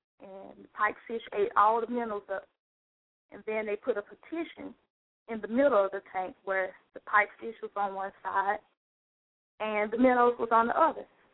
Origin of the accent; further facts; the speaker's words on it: Memphis, Tennessee, United States; I'm from Memphis, so, I mean, it's so many talented people in Atlanta